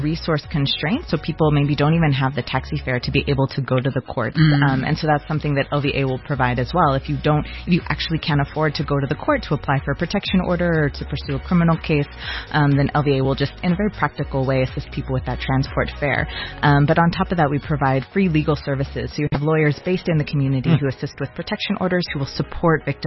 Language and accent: English; Los Angeles, California, United States; now in South Africa; I'm from Los Angeles originally.